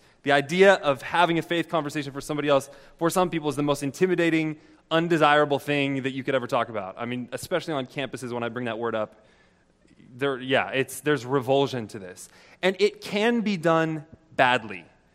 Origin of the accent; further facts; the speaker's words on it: Kansas, United States; now in Washington, United States; I live in Washington, D.C. I grew up in Kansas.